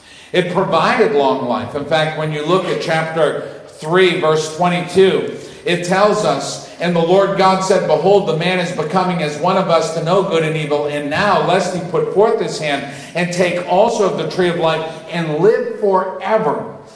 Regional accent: Massachusetts, United States; I grew up in Massachusetts. The biggest mountain in our state was Mount Wachusett.

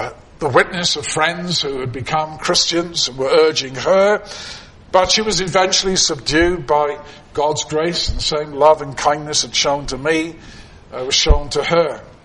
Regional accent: London, United Kingdom; I never heard him preach as I was growing up in London.

